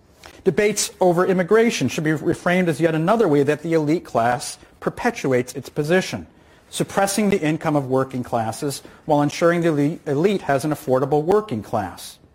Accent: Indiana, United States; they went silent when corporations like Apple were bullying my home state of Indiana.

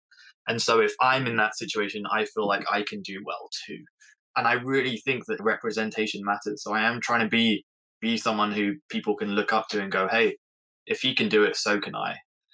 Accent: England, United Kingdom; I'm English

